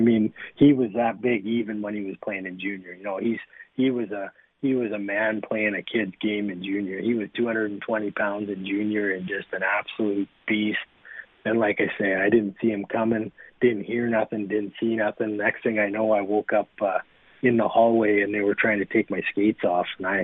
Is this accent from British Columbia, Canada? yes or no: no; Lethbridge, Alberta, Canada; So I grew up just outside of Lethbridge, Alberta